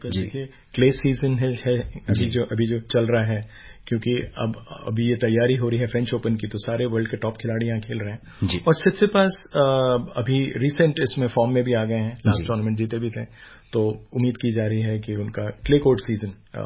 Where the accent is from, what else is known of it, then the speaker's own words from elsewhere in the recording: India; क्योंकि मैं इंडियन हूं